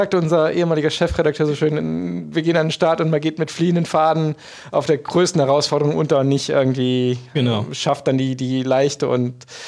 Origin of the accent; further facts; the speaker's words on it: Eifel, Germany; gibt es ein Radmarathon in meiner Heimat, in der Eifel.